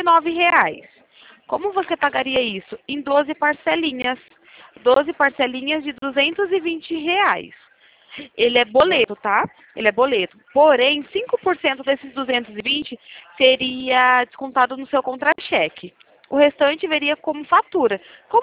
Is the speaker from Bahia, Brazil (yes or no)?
no; São Paulo, Brazil; Eu sou de São Paulo.